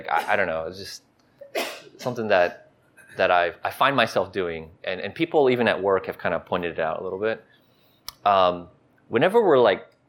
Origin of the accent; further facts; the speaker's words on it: United States; I'm an American. I don't know geography, right?